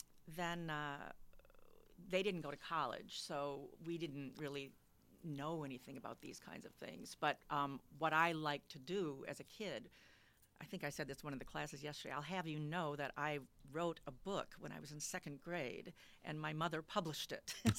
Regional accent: Janesville, Wisconsin, United States; So I grew up in, I was born in Janesville.

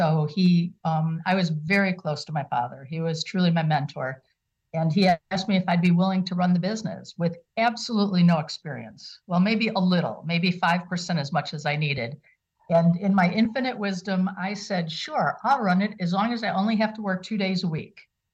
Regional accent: Franklin Park, Illinois, United States; born or raised there; now in Kenosha, United States

